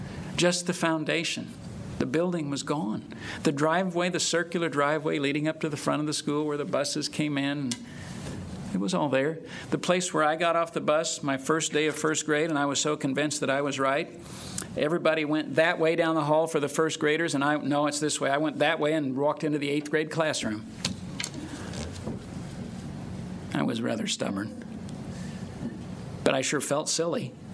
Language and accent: English; Springfield, Missouri, United States; And I grew up in Missouri, and I spent the years from the age of 5 until about 11 in Springfield, which is just north of Branson.